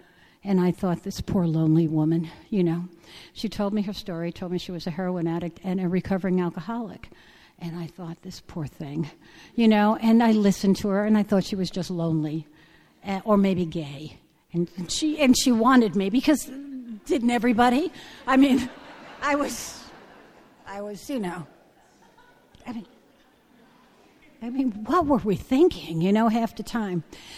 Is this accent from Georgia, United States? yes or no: no; New York, United States; I, you know, I'm from New York. I don't need to reenter, you know.